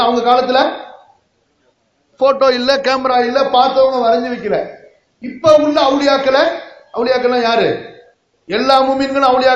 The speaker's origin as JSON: {"language": "Tamil", "town": "Karaikal", "region": "Puducherry", "country": "India", "said": "நான் வந்து காரைக்காலை சேர்ந்தவன், புரியுதா?"}